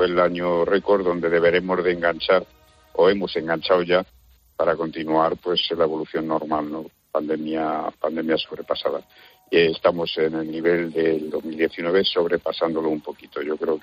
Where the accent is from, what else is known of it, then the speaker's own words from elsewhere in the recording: Community of Madrid, Spain; now in Seville, Spain; Yo no soy sevillano, llevo muchos años, yo soy madrileño, llevo muchos años aquí en Sevilla.